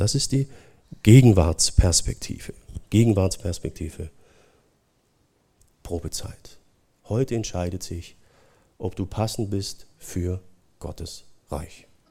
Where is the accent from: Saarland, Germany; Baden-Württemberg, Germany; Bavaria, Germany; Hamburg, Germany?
Baden-Württemberg, Germany; Oberndorf am Neckar; wo ich herkomme, Oberndorf am Neckar, ja, heute ist es ja bekannt, da ist Heckler und Koch